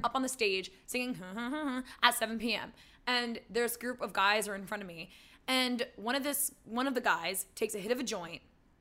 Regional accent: United Kingdom; accent: British; I don't mean to be offensive with my British accent.

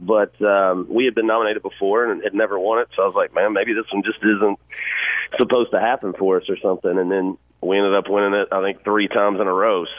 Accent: Georgia, United States; also born or lived in Florida; To me, man, I grew up in Georgia and Florida. Every summer I grew up around the beach, and so I love it.

